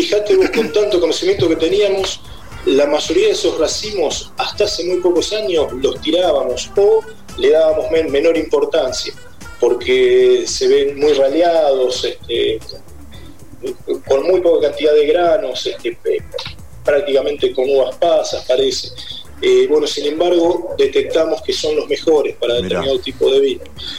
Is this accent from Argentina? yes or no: yes; Argentina; Más que somos argentinos, por ahí tendemos a subestimarnos bastante.